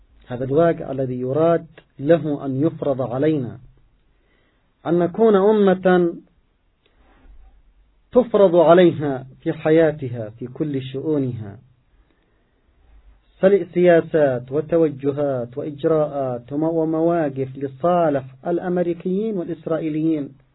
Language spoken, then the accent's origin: Arabic; Yemen; يتحدثون معهم في كل القضايا التي تعنينا نحن كيمنيين